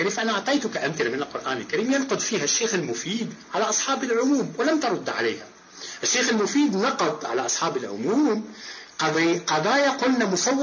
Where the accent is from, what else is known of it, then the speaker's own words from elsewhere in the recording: Morocco; أنا مغربي، عايش بالمغرب ودرس بالمغرب، وشهادتي بفرنسا بالمدرسة العليا UNPC بباريس.